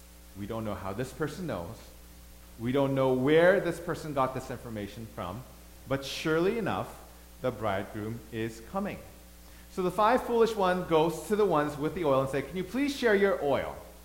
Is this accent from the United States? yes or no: no; Thailand; also born or lived in Korea; I grew up in Thailand. I was born in Korea. I grew up in Thailand. I have a lot of relatives in the States.